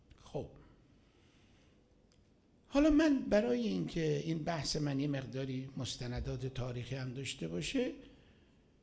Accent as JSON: {"language": "Persian", "country": "Iran", "said": "نه اینکه الان ما چون ایرانی هستیم و حس ناسیونالیستی،"}